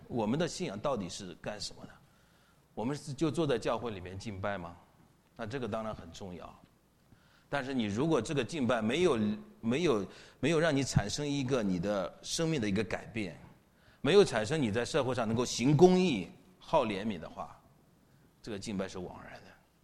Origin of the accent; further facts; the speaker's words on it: China; 当时我作为中国人，我的传统的思想就是明哲保身嘛